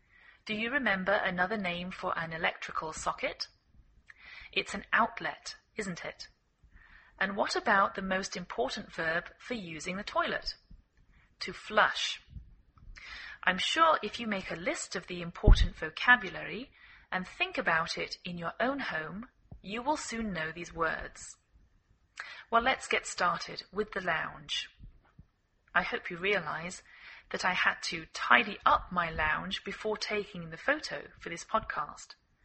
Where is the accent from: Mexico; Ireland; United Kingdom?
United Kingdom; England; now in United States